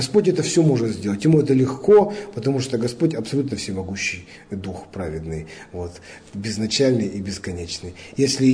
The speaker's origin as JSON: {"language": "Russian", "country": "Russia", "tie": "born there", "said": "Нам очень повезло всем, дорогие братья и сестры, что мы родились в России."}